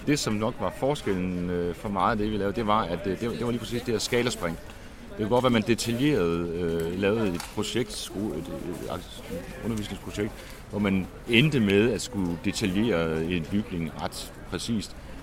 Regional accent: Esbjerg, Region of Southern Denmark, Denmark; Den, som jeg husker, det var noget nær fraværende, da jeg var ung i Esbjerg.

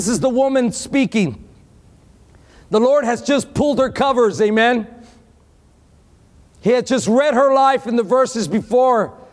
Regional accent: Texas, United States; I know I was born and raised in Texas, and I have a lot of Facebook friends that I went to high school

